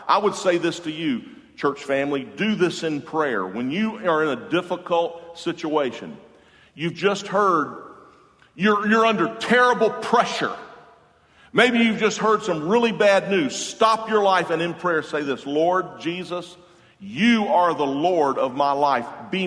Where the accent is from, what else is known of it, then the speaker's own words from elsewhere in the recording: Jacksonville, Florida, United States; In Jacksonville, I'm from Jacksonville, and we have the big port there.